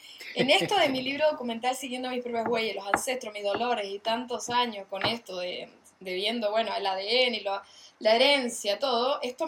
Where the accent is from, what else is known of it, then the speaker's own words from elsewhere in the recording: Osorno, Los Lagos, Chile; born there; venido de Chile, de Osorno, además, de donde yo nací